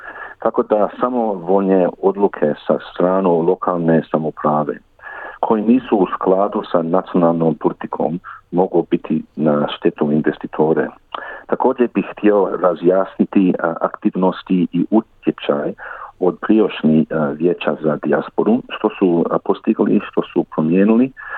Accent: Sydney, New South Wales, Australia; Da, ja sam rođen u Summer Hill u Sydney

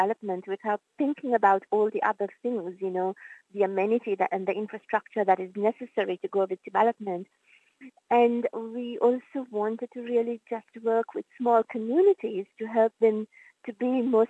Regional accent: Dehiwala, Western Province, Sri Lanka; moved away as an adult; මගේ ගම දෙහිවල.

